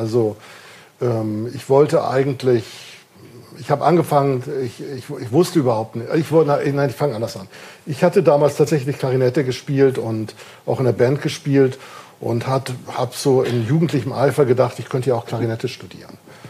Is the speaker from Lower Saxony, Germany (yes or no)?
no; Kiel, Schleswig-Holstein, Germany; Ich bin in Kiel geboren und aufgewachsen